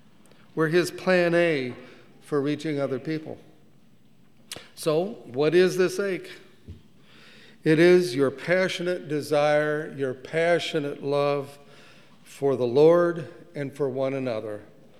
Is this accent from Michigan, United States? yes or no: yes; Michigan, United States; And we're from Michigan, and he went to University of Michigan, so it was go blue, go blue, go blue.